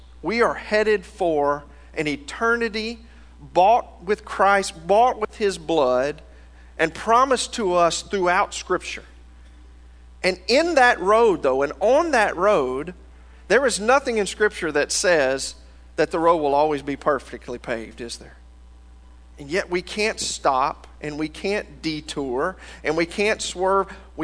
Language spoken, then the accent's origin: English; Louisiana, United States; moved away; Now, I grew up in Louisiana. If you're from Louisiana, you say it Louisiana, not Louisiana like you Texans say it. Louisiana is where I am from. And Louisiana, I've been living in Texas for 5 years.